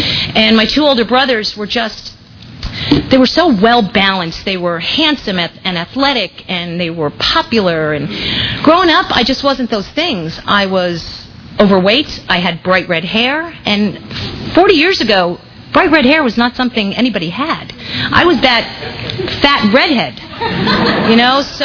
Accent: New Jersey, United States; I'm 47 years old. I'm originally from New Jersey. I come from an Irish Catholic family. I have two older brothers and a younger sister

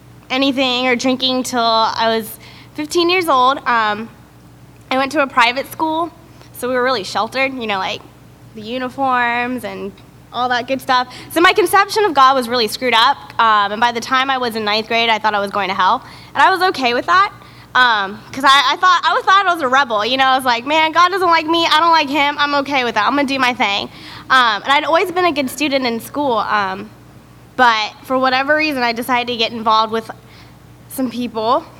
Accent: Lakeland, Florida, United States; born there; But I was born in Lakeland, and for those of you who can't tell by the way I look, I'm half Asian. My mom is fresh off the boat Asian.

